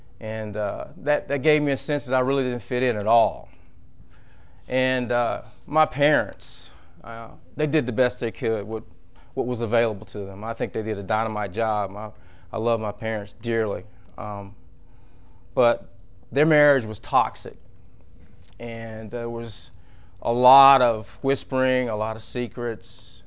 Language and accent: English; Marietta, Georgia, United States; born there; I was born in Marietta, Georgia, November 4th, 1960.